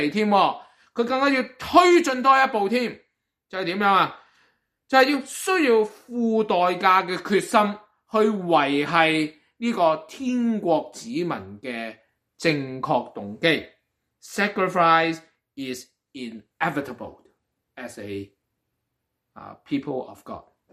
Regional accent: China; 我哋中国人都好啦，或者西方社会都好啦

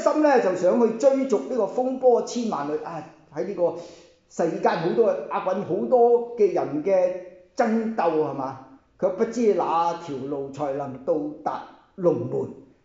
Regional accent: China; 其實呢句説話咧，亦都係我哋中國人好熟嘅

